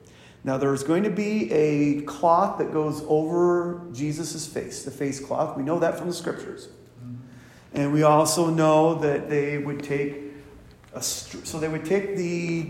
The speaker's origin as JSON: {"language": "English", "town": "Tipton", "country": "United States", "tie": "born or raised there", "said": "I remember a funeral director from my hometown in Tipton."}